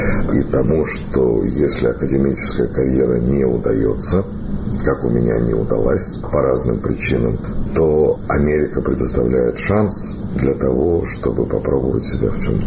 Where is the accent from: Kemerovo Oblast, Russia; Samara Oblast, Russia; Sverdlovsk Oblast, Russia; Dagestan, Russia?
Sverdlovsk Oblast, Russia; Yekaterinburg; moved away; она тоже с Урала, как и я, но не из Свердловска, а из Перми.